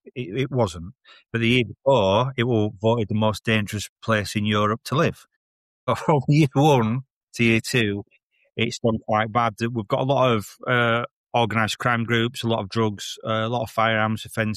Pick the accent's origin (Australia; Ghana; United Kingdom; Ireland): United Kingdom; England; I'm a bit stupid. I'm from England.